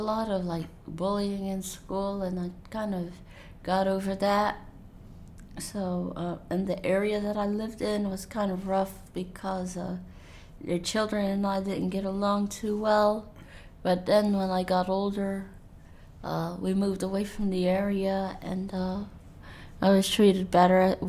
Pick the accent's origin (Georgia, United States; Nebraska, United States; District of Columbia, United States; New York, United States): District of Columbia, United States; Washington; born there; I was born in Columbia Hospital in Washington, D.C. on L Street Northwest, which no longer exists.